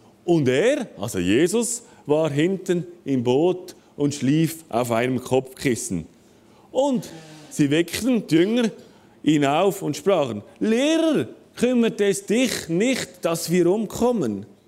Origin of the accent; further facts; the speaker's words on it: Thalwil, Zurich, Switzerland; in eine Schifffahrt von Talwil, wo ich aufgewachsen bin, über Horgen nach Zürich fahren